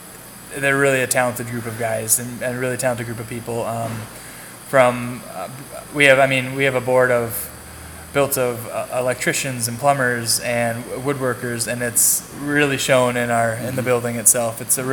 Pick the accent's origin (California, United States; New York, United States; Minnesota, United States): Minnesota, United States; Tyler; Okay, well, I'm originally from kind of in the area. I'm from Tyler, Minnesota, just down the road.